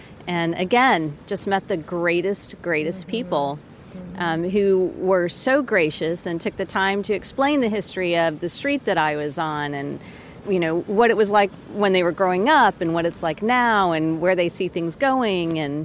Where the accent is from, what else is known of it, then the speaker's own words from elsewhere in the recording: Parker, Colorado, United States; now in United Kingdom; So we're both from Parker, Colorado.